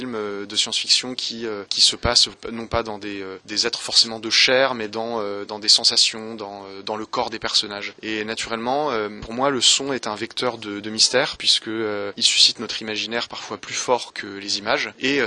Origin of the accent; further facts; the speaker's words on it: Nantes, Pays de la Loire, France; de Nantes, ma ville natale, dans un festival dans lequel j'ai grandi quand j'étais adolescent